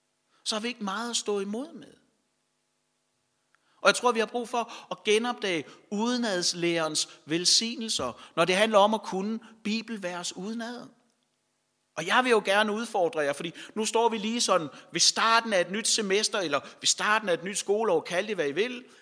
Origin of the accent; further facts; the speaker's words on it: Nykøbing Falster, Zealand, Denmark; nogle af os har, fordi vi er vokset op i Nykøbing Falster